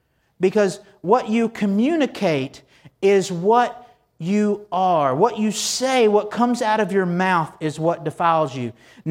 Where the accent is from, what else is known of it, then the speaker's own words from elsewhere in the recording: Texas, United States; I mean, I grew up in Texas. I learned to love Blue Bell ice cream, Sonics, and Whataburgers.